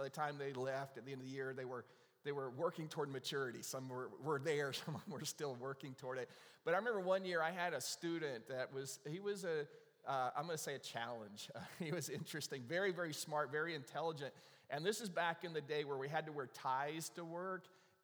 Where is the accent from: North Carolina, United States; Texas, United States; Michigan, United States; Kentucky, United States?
North Carolina, United States; When he found out I was from North Carolina